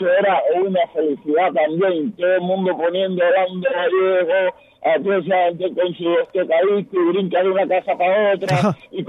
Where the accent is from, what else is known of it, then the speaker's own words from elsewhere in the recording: Santiago de las Vegas, Havana, Cuba; Santiago de las Vegas.